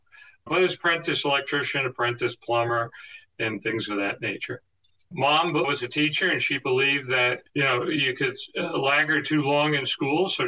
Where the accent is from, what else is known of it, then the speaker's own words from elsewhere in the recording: Scarsdale, New York, United States; Oh, wow. I grew up in Scarsdale. I've lived on the same block for 64 years now. My dad's house is right next door. He's passed, but I grew up in that house.